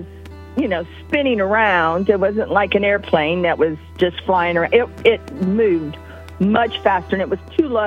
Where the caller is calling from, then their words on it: Wilmington, Ohio, United States; I'm calling from Wilmington, Ohio, and I'm supposed to tell you